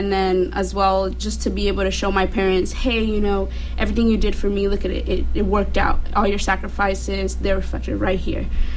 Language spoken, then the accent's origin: English; Santa Maria, California, United States; I identify as Hispanic or Latina. I grew up in Santa Barbara County as well.